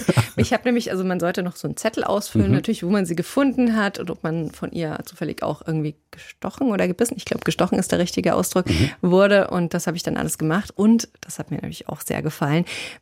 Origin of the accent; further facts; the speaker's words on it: Southern Germany, Germany; ich bin aus Süddeutschland wirklich an den Bergen aufgewachsen